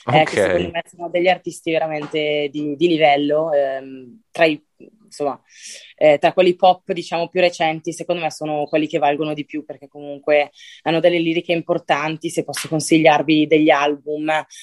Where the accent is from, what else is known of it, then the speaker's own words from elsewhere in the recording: Bergamo, Lombardy, Italy; Io sono nata e cresciuta in Italia, però appunto...